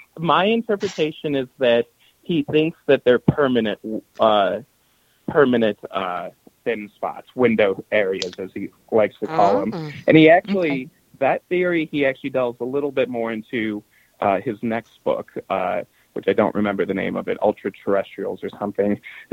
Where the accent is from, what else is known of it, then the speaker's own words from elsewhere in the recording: Kentucky, United States; the first report that specifically had red eyes was actually in 1938 in Kentucky, here in my home state.